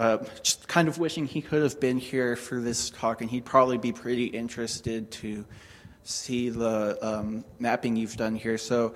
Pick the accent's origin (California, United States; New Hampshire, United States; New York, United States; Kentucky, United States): New Hampshire, United States; I'm from New Hampshire and have done a lot of hiking in the area being mapped here with topo maps.